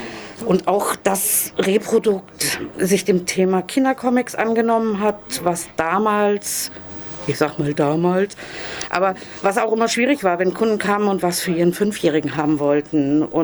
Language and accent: German; Germany; ich bin im Zonenrand aufgewachsen und habe viel Ostkinderfernsehen geguckt.